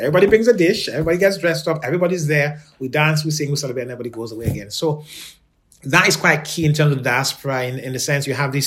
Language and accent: English; Sierra Leone; Growing up in Sierra Leone, if you did not have a child, there was something wrong with you.